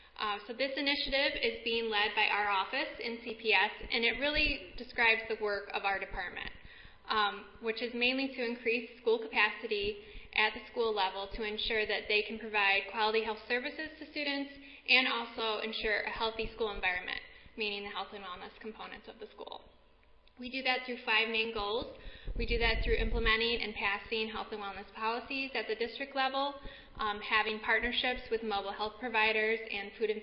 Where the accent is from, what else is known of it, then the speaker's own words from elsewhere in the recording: Michigan, United States; I'm from Michigan, and I went to U of M, so that's 4 times the city of Ann Arbor.